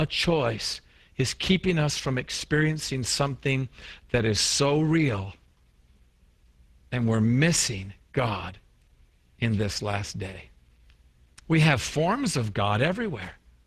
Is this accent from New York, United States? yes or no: yes; New York, United States; So, you know, like I said, I'm a New Yorker, you know, and there's a side of me that, you know, you push that button.